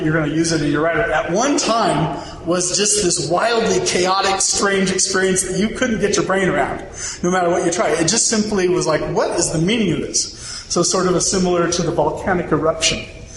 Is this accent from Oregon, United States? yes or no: no; San Diego, California, United States; I grew up in San Diego, and when you're in San Diego, just kind of like with the Wasatch Front here, but San Diego, you always know where the ocean is.